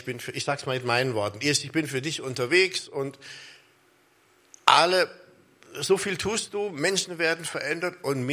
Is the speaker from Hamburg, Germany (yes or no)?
no; Heidenheim, Baden-Württemberg, Germany; Aber meine Frau und ich wohnen in Heidenheim. Wir sind eigentlich alte Heidenheimer.